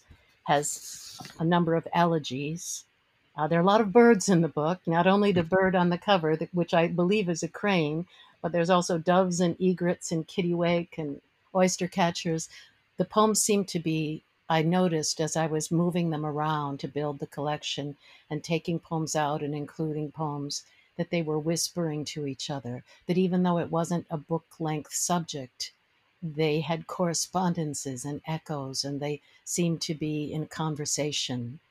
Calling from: Maryland, United States; I'm just outside of Washington, D.C. in Maryland, very close to the Potomac River.

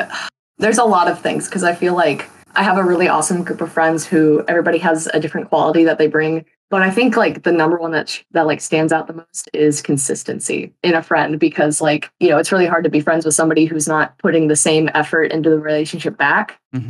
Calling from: Panama City Beach, Florida, United States; I'm calling from Panama City Beach, Florida.

